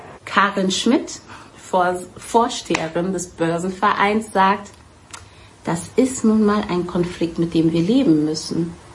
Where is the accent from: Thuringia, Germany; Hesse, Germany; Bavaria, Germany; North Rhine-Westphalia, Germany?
Hesse, Germany; Frankfurt; Frankfurt ist meine Heimat.